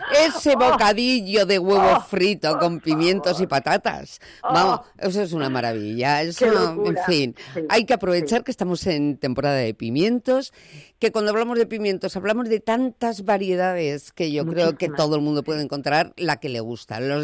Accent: Gernika, Basque Country, Spain; Oye, y luego están los pimientos de mi tierra, los pimientos de Guernica.

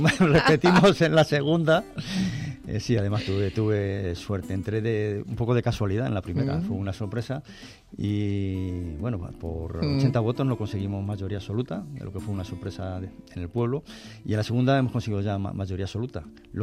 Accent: Chinchón, Community of Madrid, Spain; Yo nací en Chinchón, he vivido, aunque he trabajado en Madrid, pero he vivido siempre en Chinchón.

